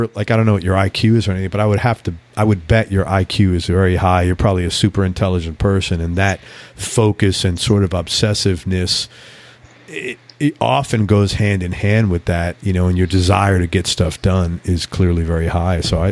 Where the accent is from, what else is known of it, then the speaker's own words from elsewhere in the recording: New York City, New York, United States; I'm from New York City, so this is not a New York City thing to say